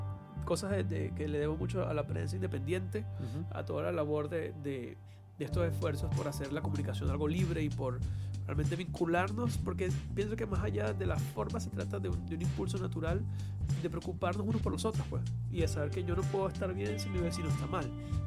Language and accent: Spanish; Puerto La Cruz, Anzoátegui, Venezuela; es una banda originaria de acá de Venezuela, originaria justamente de mi pueblo, ya de Puerto La Cruz.